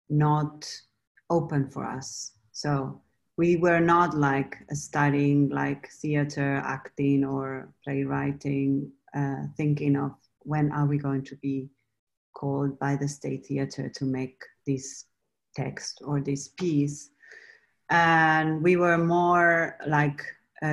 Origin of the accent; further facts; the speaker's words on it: Argentina; No, there is a lot of popular music in Argentina